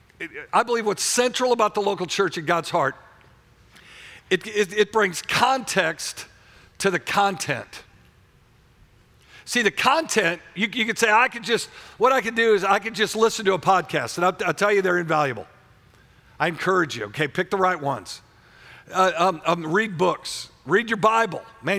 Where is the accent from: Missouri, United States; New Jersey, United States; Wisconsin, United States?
Missouri, United States; Warrenton; I'm from Warrenton, Missouri. I didn't speak proper English.